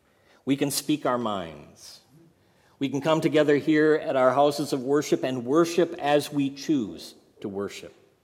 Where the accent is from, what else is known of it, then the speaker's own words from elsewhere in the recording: Bay City, Michigan, United States; I grew up in Bay City, Michigan. Downtown Bay City at that time was lined with parking meters.